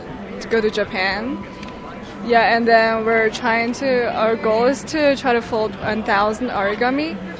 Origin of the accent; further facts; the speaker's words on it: China; Yeah, I'm a student. I'm from China, actually.